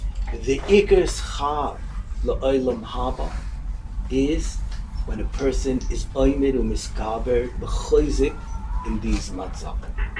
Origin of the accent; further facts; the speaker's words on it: United States; When we were younger, growing up in America, we were told chilul Hashem is when you deal with the goyim outside, be nice to them.